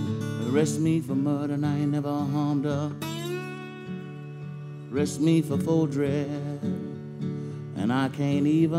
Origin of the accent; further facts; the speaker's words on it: Memphis, Tennessee, United States; was a great blues man out of my hometown of Memphis, Tennessee.